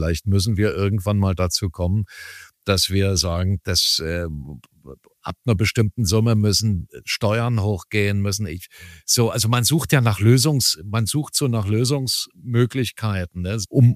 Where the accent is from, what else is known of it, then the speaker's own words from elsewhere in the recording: East Germany, Germany; ich bin ja nun überhaupt nicht christlich erzogen worden. Ich komme ja aus der DDR und bin ja eher atheistisch erzogen worden.